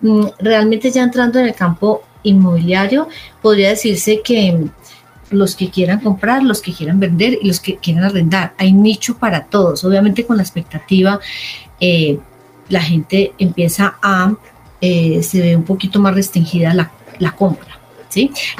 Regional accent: Armenia, Quindío, Colombia; Uy, y soy de Armenia. Delicioso. Y soy cafetera.

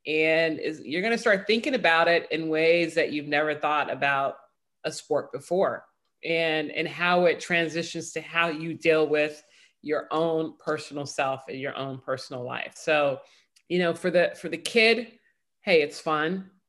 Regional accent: Chicago, Illinois, United States; I mean, I'm from Chicago, so a lot of house music.

